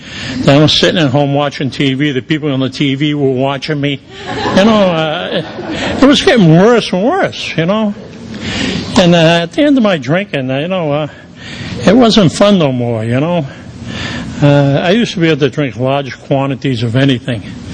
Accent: Boston, Massachusetts, United States; now in Florida, United States; And as you can tell, I talk funny. I'm from Boston, you know, and that's where I got sober.

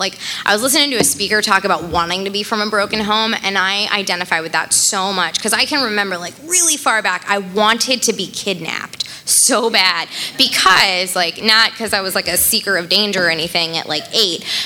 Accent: Tampa, Florida, United States; and like I said, I grew up in South Tampa. So I've been to Gasparilla every year since I was like knee high to a duck.

